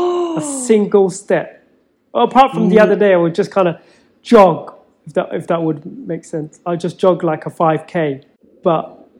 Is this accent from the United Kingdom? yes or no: yes; Feltham, London, United Kingdom; growing up in Feltham. It wasn't easy.